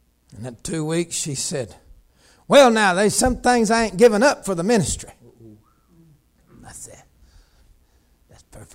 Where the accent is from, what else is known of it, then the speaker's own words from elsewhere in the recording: Georgia, United States; I said, I'm from Georgia, and I wear a pinstripe suit